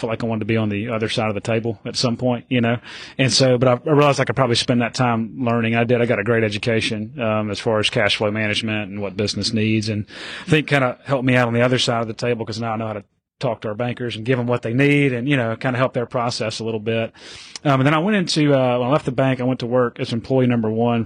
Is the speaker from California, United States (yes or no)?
no; Kosciusko, Mississippi, United States; I am from Kosciuszko originally.